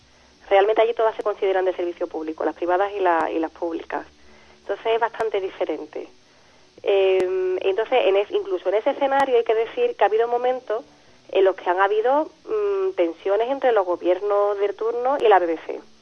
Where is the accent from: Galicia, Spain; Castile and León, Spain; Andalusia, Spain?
Andalusia, Spain; accent: Andalusian; si los que tenemos un acento andaluz marcado nos sentiríamos igual de seguros con este acento